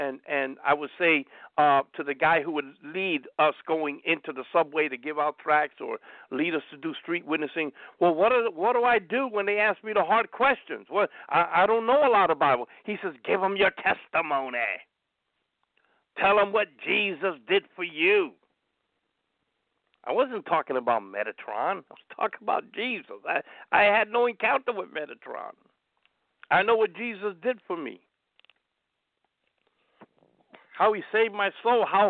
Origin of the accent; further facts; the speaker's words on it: Brooklyn, New York, United States; born there; I was born in Brooklyn, New York, over there at Long Island College Hospital, off of Atlantic Avenue.